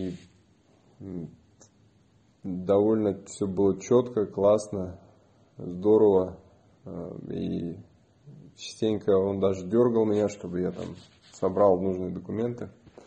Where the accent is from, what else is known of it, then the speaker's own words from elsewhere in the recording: Saint Petersburg, Russia; я из Петербурга.